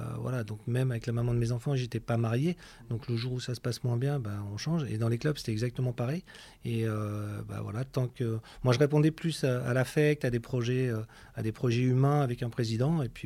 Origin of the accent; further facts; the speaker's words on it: Deauville, Normandy, France; Ouais, alors moi je suis de Deauville, oui. Donc la plus belle ville du monde. Et donc je suis Deauvillé.